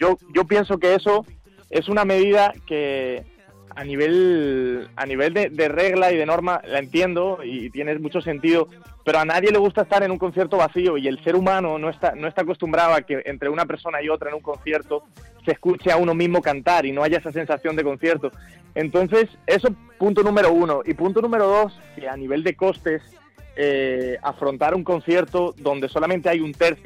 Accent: Madrid, Community of Madrid, Spain; soy español y me siento muy muy madrileño, a pesar de todo.

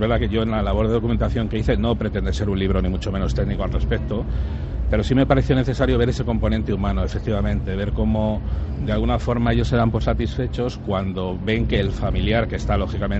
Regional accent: Madrid, Community of Madrid, Spain; now in Alcalá de Henares, Spain; Evidentemente es mi ciudad, yo soy madrileño, de acogida a Alcalaína

